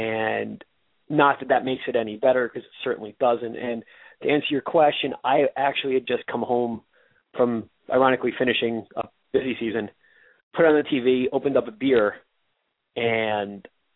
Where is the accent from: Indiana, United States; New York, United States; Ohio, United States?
New York, United States; also born or lived in Washington, D.C.; I'm from the New York vicinity, and so when 9/11 hit, I had people in the New York City not knowing where they were working, where they were living